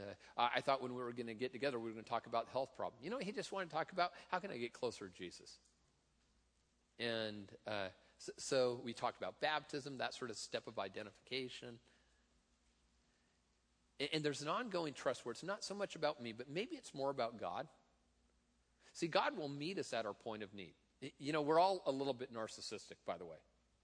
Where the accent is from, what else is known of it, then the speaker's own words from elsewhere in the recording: Tacoma, Washington, United States; I am from Tacoma, just that sort of my culture I come from.